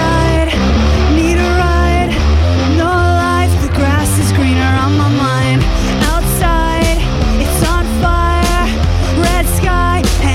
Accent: Montreal, Quebec, Canada; for the first time in my hometown of Montreal.

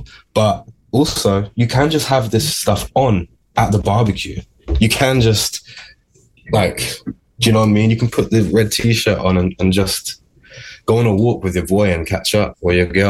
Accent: United Kingdom; Like again, the album was like a comment on my life growing up in Britain and working classness and a lot of stuff.

